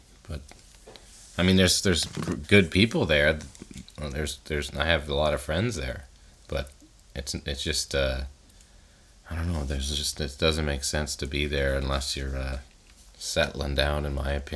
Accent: Sarnia, Ontario, Canada; I'm from Sarnia.

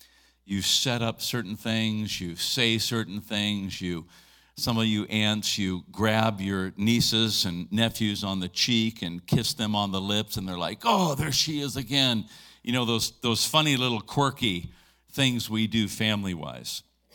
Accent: St. Helens, Oregon, United States; I spoke last week out in Columbia City, Oregon, where I grew up out in St. Helens.

